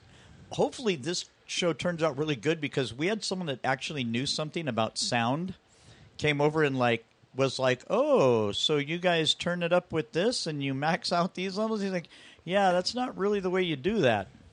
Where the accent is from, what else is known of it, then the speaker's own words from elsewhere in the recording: Tempe, Arizona, United States; also born or lived in Mesa; That's technically actually my hometown, yeah. But they wrote the birth certificate at Maricopa County Hospital, which is Mesa, but I'm actually born in Tempe.